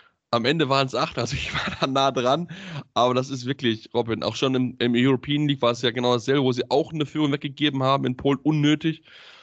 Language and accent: German; Kiel, Schleswig-Holstein, Germany; Also als Kieler würde ich ihn sofort holen.